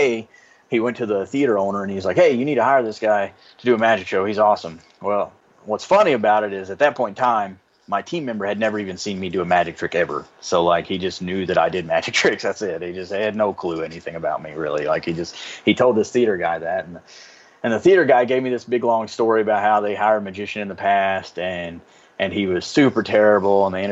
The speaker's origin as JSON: {"language": "English", "town": "Cynthiana", "region": "Kentucky", "country": "United States", "tie": "born or raised there", "said": "it was at a theater actually in my hometown, but I'm not a hometown boy, so nobody really knows who I am. So it's, if you're listening, you'll know, but, it's in Cynthiana, Kentucky, so it's kind of where I was born and raised."}